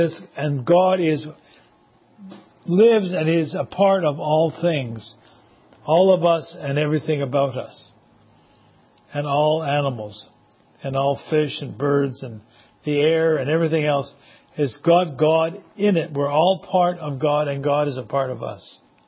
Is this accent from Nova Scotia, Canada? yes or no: no; Quebec, Canada; When I grew up in Quebec